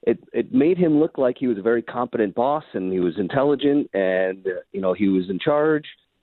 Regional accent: New York, United States; I am from New York. I've lived here most of my life.

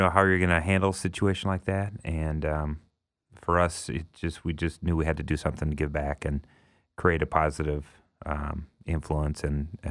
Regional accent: New Richland, Minnesota, United States; my mom volunteered at a local food shelf in my hometown of New Richland, Minnesota.

